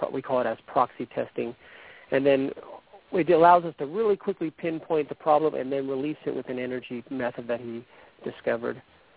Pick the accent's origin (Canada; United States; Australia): United States; Orange County, California; my hometown of Orange County, California, you've probably heard the OC, the drama. That's where I grew up